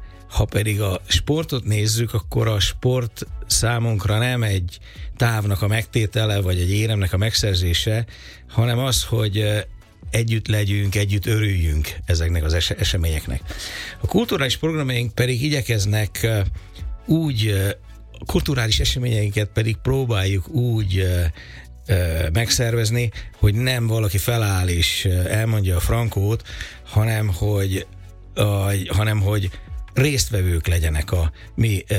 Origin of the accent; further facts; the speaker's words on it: Encs, Borsod-Abaúj-Zemplén, Hungary; Én Borsod megyében, Encsen, abba új járásban nőttem fel